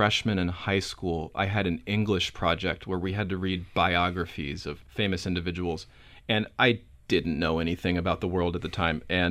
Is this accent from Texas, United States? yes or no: yes; Texas, United States; also born or lived in California; I grew up in Texas, actually born in California.